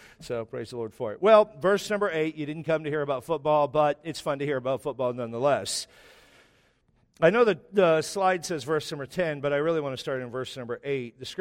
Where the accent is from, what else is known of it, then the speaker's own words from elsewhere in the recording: Washington, United States; And I'm from Washington, so we love the Northwest